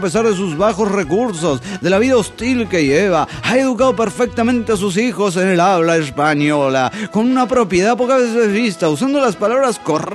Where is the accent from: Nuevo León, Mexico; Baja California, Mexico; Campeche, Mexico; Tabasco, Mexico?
Nuevo León, Mexico; Monterrey; de Monterrey, Nuevo León, México.